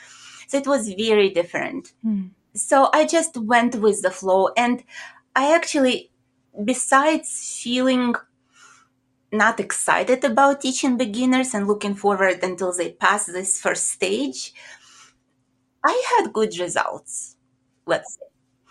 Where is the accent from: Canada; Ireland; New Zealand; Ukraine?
Ukraine; moved away as an adult; now in United States; When I immigrated from Ukraine, and I had been teaching there for 13 years before I came to the United States